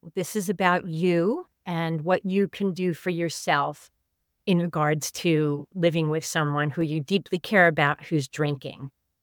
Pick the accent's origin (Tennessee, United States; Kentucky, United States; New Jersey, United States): New Jersey, United States; Newark; I grew up in Newark, New Jersey. I spent the first 11 years of my life in Newark, New Jersey.